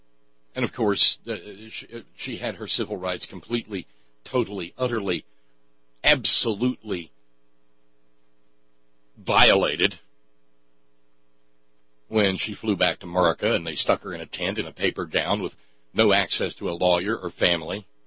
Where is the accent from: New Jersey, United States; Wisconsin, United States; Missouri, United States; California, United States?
California, United States; Los Angeles; I was born and raised in Los Angeles for 48 years